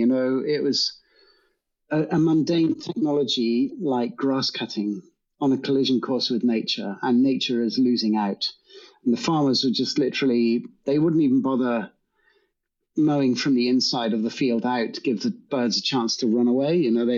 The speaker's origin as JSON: {"language": "English", "country": "Ireland", "tie": "born or raised there", "also_born_or_lived": "Brunei", "said": "So we moved back to Ireland when I was about six. My father was in the British Army and I was born in Brunei, near to where orangutans live."}